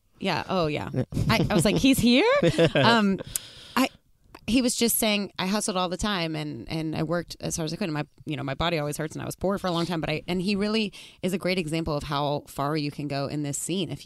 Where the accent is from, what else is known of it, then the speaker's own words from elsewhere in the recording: New Mexico, United States; Because I'm from New Mexico. Like, football's a big deal, but it's not like Texas football.